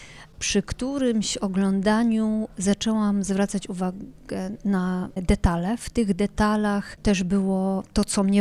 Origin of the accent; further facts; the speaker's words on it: Lesser Poland, Poland; ten obszar, w którym teraz mieszkam, on jest niedaleko mojej rodzinnej wsi, to jest pasmo Jaworzyny Krynickiej